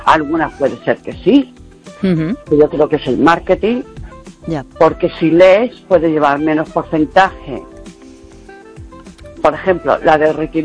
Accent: Lugo, Galicia, Spain; Soy de Lugo.

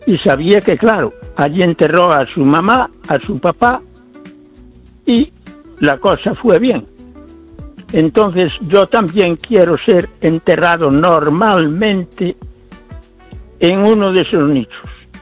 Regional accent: Ferrol, Galicia, Spain; Yo, como soy buen español, me considero muy español y ferrolano, tengo mis creencias en la medida. Y soy no un católico muy forof

